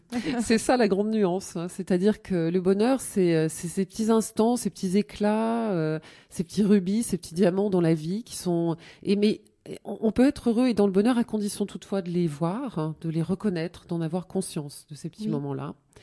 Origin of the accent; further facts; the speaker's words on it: Lyon, Auvergne-Rhône-Alpes, France; born there; also born or lived in New Caledonia / Drôme / Grenoble; Alors moi, je me dis Rhône-Alpine, Auvergne-Rhône-Alpine, puisque je suis née à Lyon, mais j'ai beaucoup voyagé. J'ai fait un séjour en Nouvelle-Calédonie